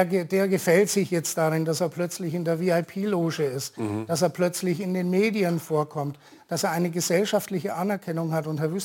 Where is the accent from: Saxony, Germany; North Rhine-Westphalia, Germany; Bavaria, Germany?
Bavaria, Germany; Ich komme ja aus Franken.